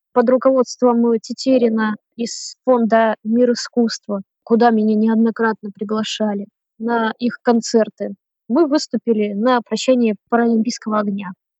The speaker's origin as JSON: {"language": "Russian", "town": "Krasnodar", "region": "Krasnodar Krai", "country": "Russia", "tie": "born or raised there", "lives_now": "Moscow, Russia", "said": "Ну, сама я родом из Краснодара, проучилась в Армавирской специализированной школе для слепых и слабовидящих детей"}